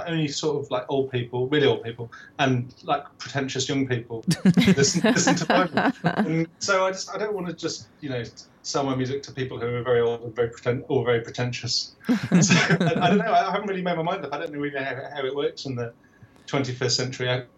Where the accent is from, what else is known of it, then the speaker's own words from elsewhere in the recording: Telford, West Midlands, United Kingdom; also born or lived in Birmingham; Well, I was born in Birmingham, but I spent most of my formative years in Telford and going to school in Newport. And my folks live up in the Midlands